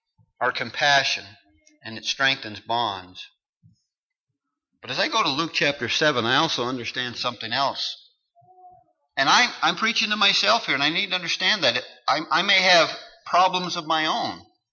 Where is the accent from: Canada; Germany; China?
Canada; now in United States; I'm from Canada, but I have my green card. I'm legal.